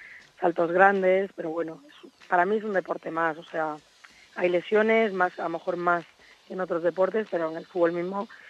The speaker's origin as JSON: {"language": "Spanish", "country": "Spain", "said": "que yo soy de España, que yo no soy de aquí"}